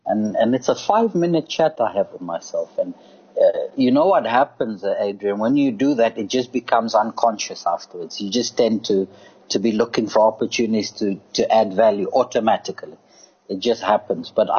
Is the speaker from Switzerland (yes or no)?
no; South Africa; now in Sudan; And sad to say as a South African, but the pleasure I have in Sudan is walking around at any time of the day